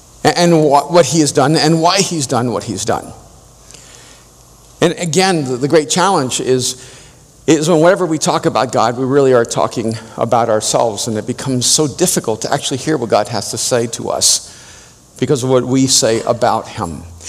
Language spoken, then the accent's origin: English; Miami, Florida, United States; I have a friend named Mariano who, when we grew up in Miami, he was from Cuba.